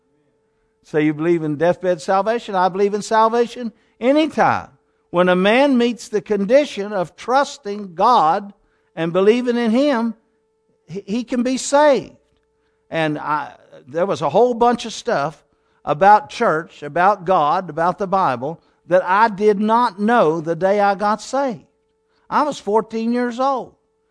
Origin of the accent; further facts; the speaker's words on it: United States; I'm proud of my country. I'm proud of being American.